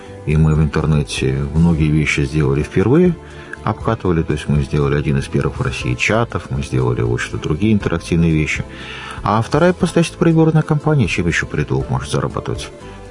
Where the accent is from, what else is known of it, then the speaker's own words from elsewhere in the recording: Belarus; first language be; Russian is a second language; Я его знаю, это мой родной язык.